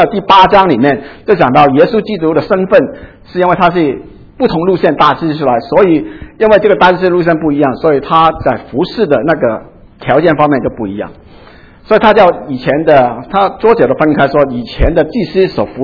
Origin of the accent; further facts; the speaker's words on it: China; 好像这个听起来好像是我们中国人的这个